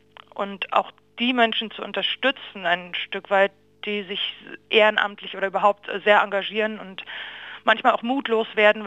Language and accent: German; Berlin, Germany; moved away as an adult; also born or lived in Weimar / Zurich; Berlin, ich komme aus Köpenick eigentlich, bin da aufgewachsen, bin mit 19 weg nach Weimar.